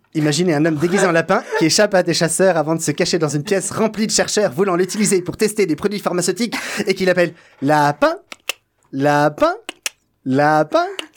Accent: Grand Est, France; also born or lived in Vosges; je suis né dans les Vosges, mais j'ai grandi à côté de Nancy et Meurthe-et-Moselle.

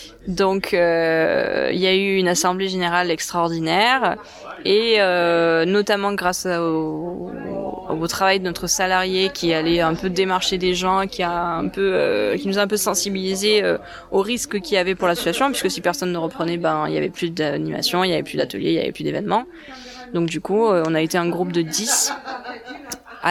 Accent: Marseille, Provence-Alpes-Côte d'Azur, France; also born or lived in Paris; now in Lozère, France; je suis pas parisienne, je suis marseillaise, ou en tout cas provençale. Hein. J'ai été juste hébergée à Paris pendant 9 ans. Mais en fait, j'ai quand même des attaches à Viallas. Donc moi, j'ai de la famille qui est d'ici

